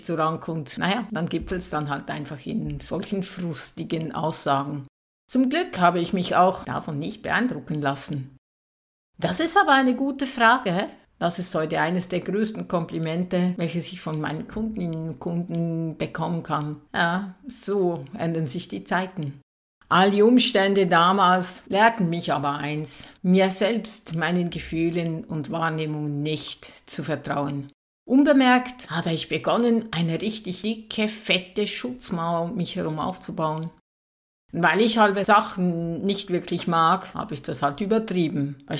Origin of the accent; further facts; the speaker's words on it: Bern, Switzerland; Aufgewachsen bin ich in der Schweiz, im Berner Seeland.